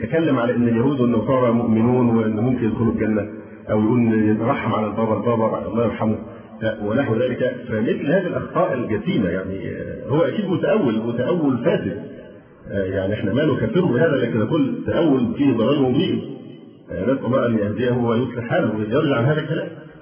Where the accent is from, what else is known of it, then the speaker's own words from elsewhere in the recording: Egypt; ينفع عندنا في مصر اللعب بهذه الورقة،